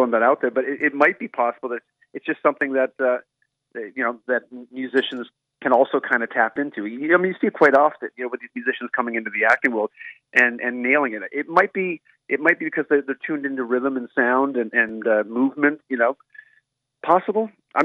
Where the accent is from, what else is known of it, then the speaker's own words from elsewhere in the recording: St. John's, Newfoundland and Labrador, Canada; growing up in St. John's, Newfoundland, was like a Newfie kind of tough guy, you know?